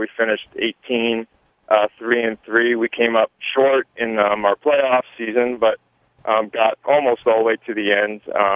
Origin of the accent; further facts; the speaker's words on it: New Jersey, United States; moved away as an adult; now in Kearney, United States; Well, I grew up in New Jersey, and I moved here 14 years ago.